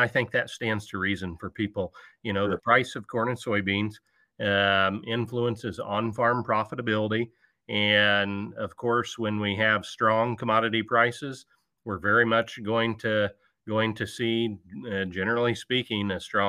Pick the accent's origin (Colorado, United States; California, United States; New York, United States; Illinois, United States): Illinois, United States; But I'm originally from West Central Illinois, Troy. Grew up in McDonough County, Illinois on a corn, soybean and beef cattle farm.